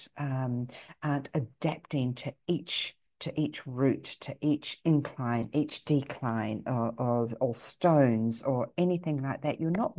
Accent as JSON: {"language": "English", "country": "New Zealand", "tie": "born there", "said": "because I was born in New Zealand"}